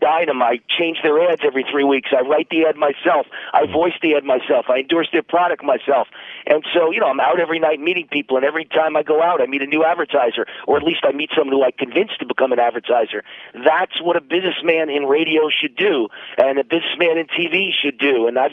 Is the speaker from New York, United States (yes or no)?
yes; New York, United States; I'm from New York and I know what the scam is.